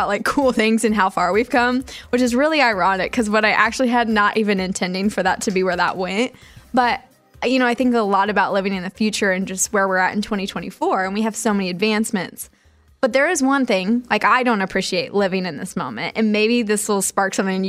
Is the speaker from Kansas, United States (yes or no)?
yes; Kansas, United States; because for growing up in Kansas, for whatever reason, maybe it's because it was so windy.